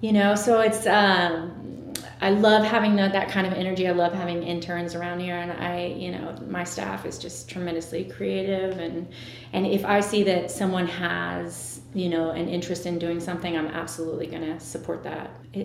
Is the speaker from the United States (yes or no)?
yes; Indiana, United States; I grew up in Indiana.